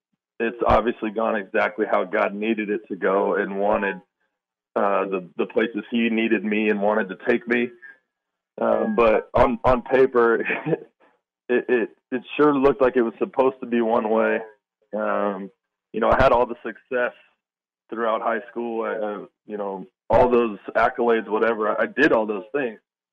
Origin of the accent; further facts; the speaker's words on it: Mesa, Arizona, United States; I grew up in Mesa, Arizona. Went to school out there, kind of bounced around a few different universities for college.